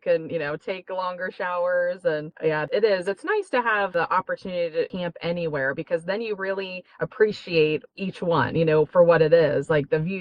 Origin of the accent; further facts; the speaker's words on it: Ohio, United States; We're from Ohio, but we've never been anywhere besides, you know, the states in between Ohio and Florida. So we've never been west of like Indiana.